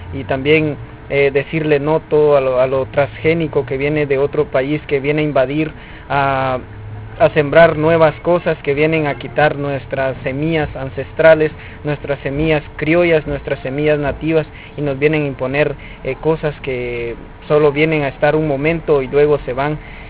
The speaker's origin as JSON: {"language": "Spanish", "town": "Sacapulas", "region": "Quiché", "country": "Guatemala", "said": "soy de Zacapulas, el Quiché."}